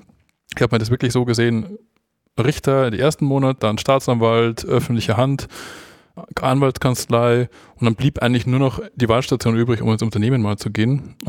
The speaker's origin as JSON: {"language": "German", "town": "Landshut", "region": "Bavaria", "country": "Germany", "said": "Also ich komme aus Landshut"}